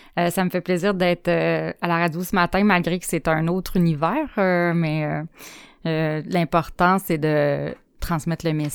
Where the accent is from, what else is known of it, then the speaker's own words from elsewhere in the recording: Chicoutimi, Quebec, Canada; born there; je viens d'une famille dysfonctionnelle. Je suis née à Chicoutimi. Mon année de naissance, c'est l'année que notre ami Bill est décédé. Alors c'est l'année 71.